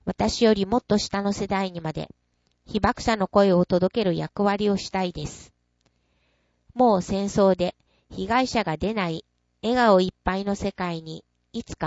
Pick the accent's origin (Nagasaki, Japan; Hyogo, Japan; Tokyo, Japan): Nagasaki, Japan; 私は長崎県に生まれて育ってきた中で